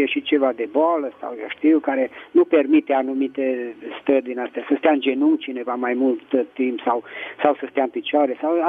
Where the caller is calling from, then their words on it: Petroșani, Hunedoara County, Romania; din Petroșani.